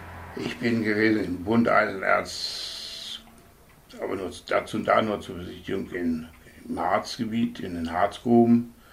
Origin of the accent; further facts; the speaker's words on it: Rösehöfe, Lower Saxony, Germany; Im Schaumburg-Lippischen, im kleinsten Schaumburg-Lippischen Dorf an der Grenze Oberkirchens am Bückeberg.